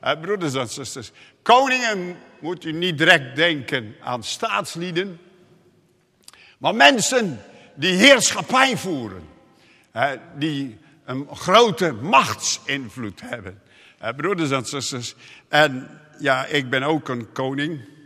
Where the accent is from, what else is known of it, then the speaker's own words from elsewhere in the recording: Middelburg, Zeeland, Netherlands; wij komen uit Middelburg, dicht bij zee.